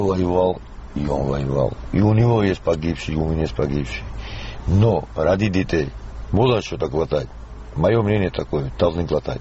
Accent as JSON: {"language": "Russian", "town": "Sukhumi", "region": "Abkhazia", "country": "Georgia", "tie": "born or raised there", "said": "Мы не имели права сказать, что я абхаз, что я грузин, что я грек. У нас было одно слово, я сухумчанин."}